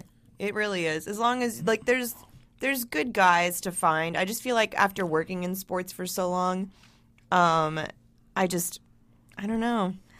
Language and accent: English; Florida, United States; I'm kind of torn just because, like, I'm from Florida.